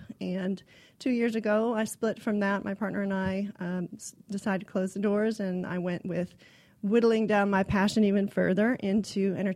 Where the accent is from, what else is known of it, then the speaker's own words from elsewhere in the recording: Florida, United States; I grew up in Florida, and so as a child, I was constantly going to Disney World